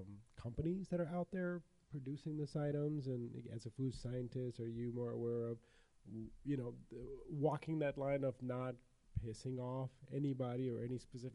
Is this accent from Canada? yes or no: no; India; born there; moved away; I'm Indian. I was born in India.